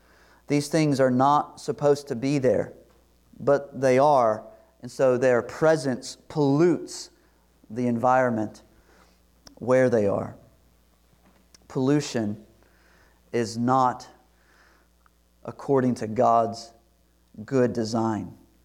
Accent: Eustis, United States; It's far away from the metropolis of even my hometown, Eustis, much less the great metroplex of Dallas-Fort Worth.

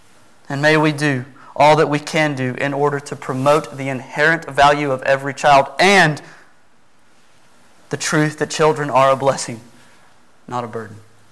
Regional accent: Texas, United States; I grew up on Noah's Ark in East Texas, okay? I love animals.

